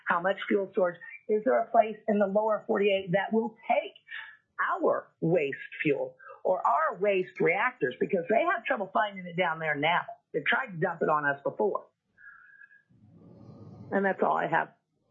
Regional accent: Anchor Point, Alaska, United States; I'm from Anchor Point.

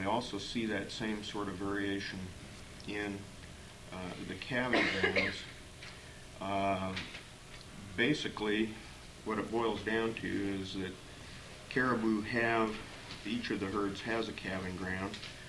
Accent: Fairbanks, Alaska, United States; I'm from Fairbanks.

